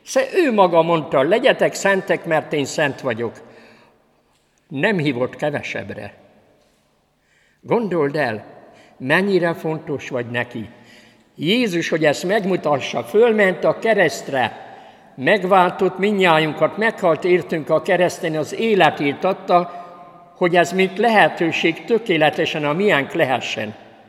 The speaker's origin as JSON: {"language": "Hungarian", "town": "Nagykanizsa", "region": "Zala", "country": "Hungary", "tie": "born there", "said": "Elmentem Nagykanizsára, a nagykanizsai születésű vagyok"}